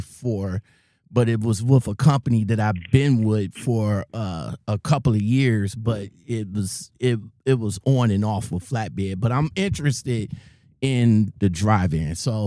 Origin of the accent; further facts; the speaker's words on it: Ohio, United States; I'm out of Ohio.